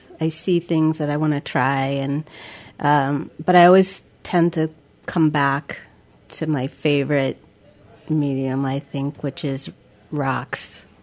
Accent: Sitka, Alaska, United States; Yes, I was born in Sitka, and I graduated Sitka High, and I attended UAS, and then I moved up north for a little while and attended UAA, and then I moved back.

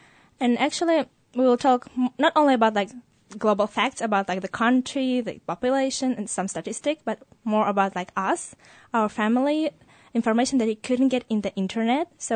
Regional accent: Russia; English is a second language; my teacher in Russia, she suggested me to take part in it.

